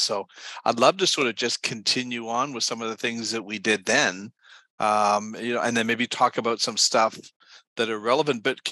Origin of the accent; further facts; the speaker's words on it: Toronto, Ontario, Canada; I'm originally from Toronto and you're in BC. So we have that fellow Canadianship right stuff.